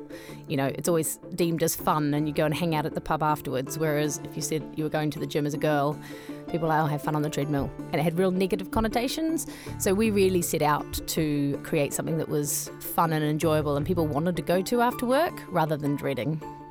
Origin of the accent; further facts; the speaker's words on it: New Zealand; Pip's English and I'm Kiwi